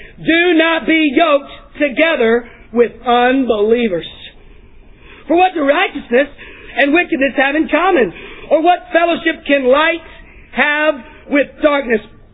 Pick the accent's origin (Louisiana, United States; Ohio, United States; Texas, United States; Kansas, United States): Texas, United States; I grew up with them in Texas and just believe they're supposed to be outside.